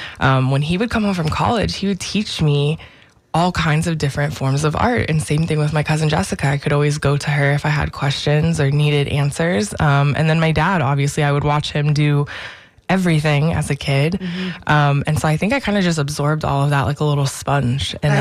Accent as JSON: {"language": "English", "town": "Naples", "region": "Florida", "country": "United States", "tie": "born or raised there", "said": "No, I grew up in Naples, Florida, mm-hmm. Where all of my most of my family resides."}